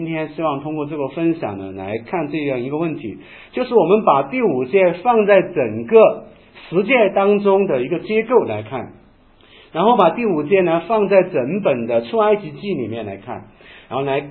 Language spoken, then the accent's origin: Chinese; China; 我们中国人别的没有，孝道应该是有的